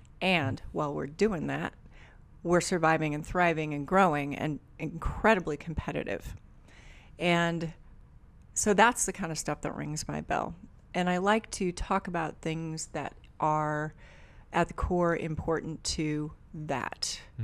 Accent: Portland, Oregon, United States; now in Bend, United States; I've been coming here all my life, but I'm from Portland.

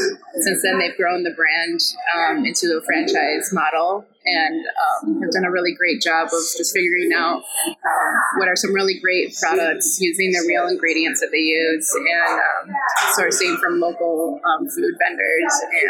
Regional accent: Ann Arbor, Michigan, United States; So I grew up here in Ann Arbor, Michigan, to some hardworking parents, one of them being an immigrant

